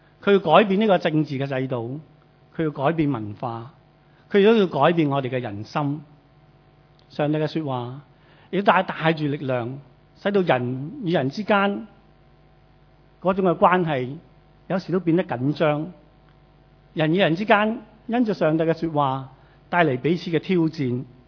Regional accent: Guangdong, China; 我们广东人的讲法就是很远的意思

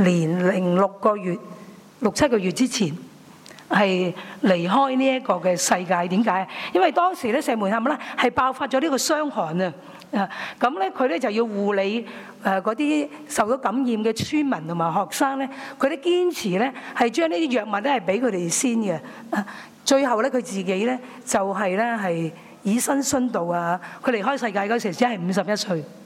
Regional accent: China; 今天我們看到福音去到我們的中國

